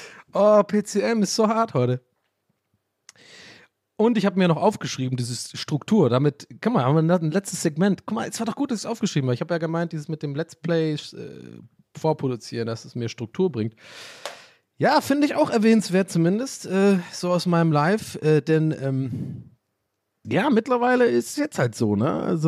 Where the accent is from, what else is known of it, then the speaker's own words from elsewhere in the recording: Berlin, Germany; accent: East Berlin; Also eher so ein Ostberliner Akzent.